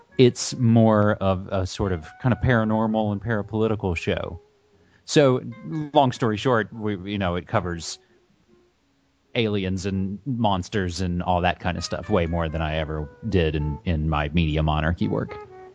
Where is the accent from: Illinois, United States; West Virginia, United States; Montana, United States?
West Virginia, United States; I'm from West Virginia.